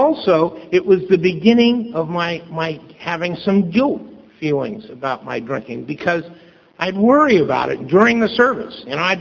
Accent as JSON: {"language": "English", "town": "King City", "region": "California", "country": "United States", "tie": "born or raised there", "said": "I grew up in King City, over in the Salinas Valley. It's a town very much like Ripon, you know, a farming community and small town."}